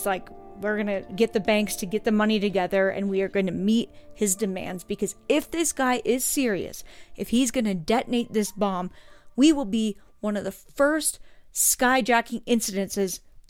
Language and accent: English; Pacific Northwest, United States; And I'm from the Pacific Northwest, but Tacoma's—